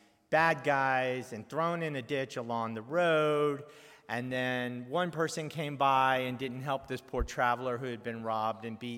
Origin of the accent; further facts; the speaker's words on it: Georgia, United States; when I was a kid growing up in Georgia, there was a Mennonite family that moved in next door from Virginia